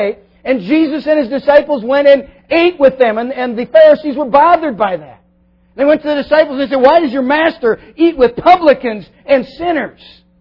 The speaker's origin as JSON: {"language": "English", "country": "United States", "said": "it's easy for me as an American to always remember this, because when you pass each other, you do it just like you do on American roads."}